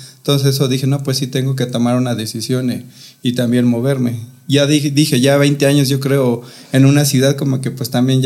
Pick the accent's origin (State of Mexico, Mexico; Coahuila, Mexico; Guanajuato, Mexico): State of Mexico, Mexico; Toluca; now in Querétaro, Mexico; Yo soy originario de Toluca, de Estado de México.